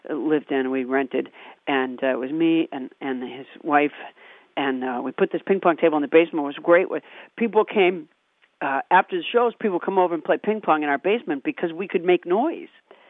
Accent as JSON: {"language": "English", "region": "Massachusetts", "country": "United States", "tie": "born or raised there", "said": "I grew up in Massachusetts."}